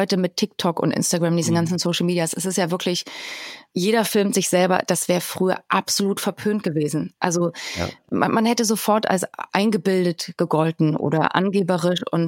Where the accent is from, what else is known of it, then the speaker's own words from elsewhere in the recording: East Germany, Germany; Und ich bin ja in der DDR groß geworden